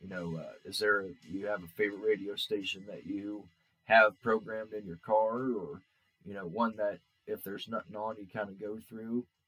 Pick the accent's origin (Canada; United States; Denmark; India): United States; Newark; But as a child growing up in Newark, our family was always in music.